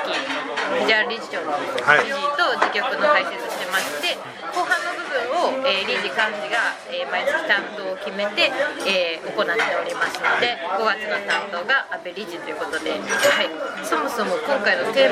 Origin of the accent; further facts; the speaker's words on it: Nagaoka, Niigata, Japan; はい、もともと私が、長岡市出身なんですけど、今東京と2拠点の生活をしているので